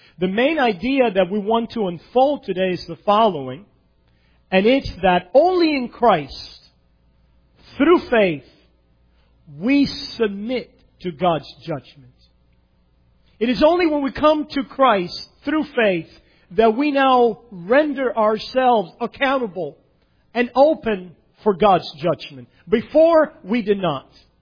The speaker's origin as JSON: {"language": "English", "country": "Cuba", "said": "there were many things in my home country of Cuba that I obeyed"}